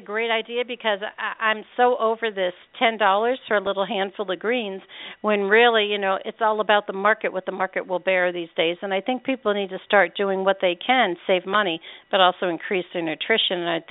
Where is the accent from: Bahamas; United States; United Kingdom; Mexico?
United States; Northeast; because I grew up in the Northeast in the 50s and the 60s, just north of Amish country, so we really had the best of food.